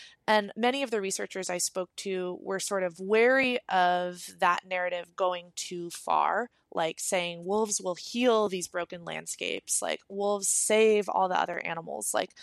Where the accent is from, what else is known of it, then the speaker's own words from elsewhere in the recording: Oregon, United States; the story of America and the story of Oregon, to name my home state, cannot be actually told without talking about wolves.